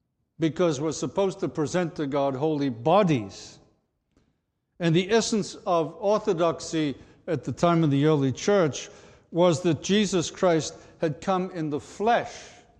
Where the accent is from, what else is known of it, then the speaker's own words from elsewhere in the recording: Liverpool, North West England, United Kingdom; I was raised in Liverpool, England, where my grandmother was part of a group of holiness churches